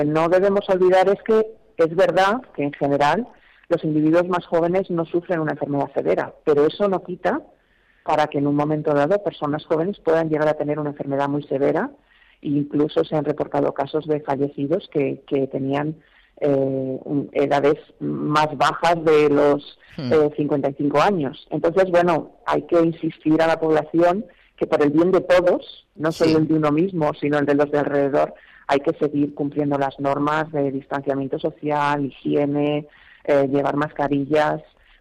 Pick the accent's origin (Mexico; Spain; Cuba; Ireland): Spain; Madrid, Community of Madrid; te doy mi opinión personal, sí, como madrileña.